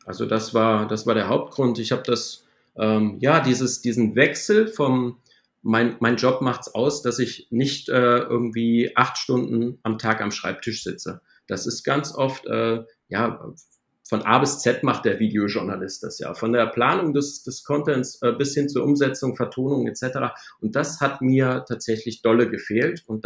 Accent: Rhineland, Germany; Wie anfangs schon gesagt, komme ich aus dem Rheinland.

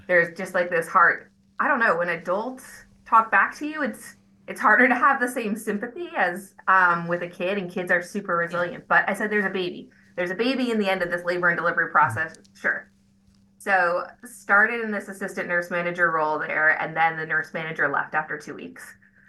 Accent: Wisconsin, United States; moved away as an adult; and I was from Wisconsin. And so I went to school in Philadelphia, so I had no family nearby.

